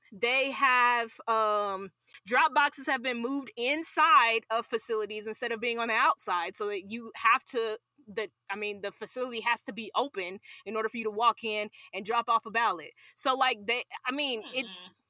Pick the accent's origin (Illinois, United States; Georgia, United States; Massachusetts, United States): Georgia, United States; So, you know, my home state of Georgia decided that they wanted to pass some stupid ass law